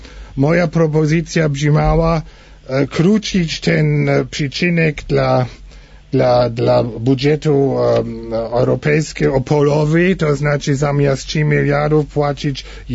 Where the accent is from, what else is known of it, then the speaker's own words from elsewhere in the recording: Germany; Polish is a second language; U nas, w Niemczech, to co ten Fischer Boel anonsowała, że pod presją WTO wkrótce będzie reforma w stylu Kopernikowska, jest u nas tema jeden.